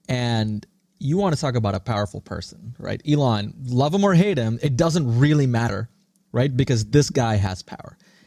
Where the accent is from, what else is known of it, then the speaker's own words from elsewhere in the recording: Singapore; also born or lived in India; now in United States; I was born in India. I grew up in Singapore. And I came to the U.S. 20 years ago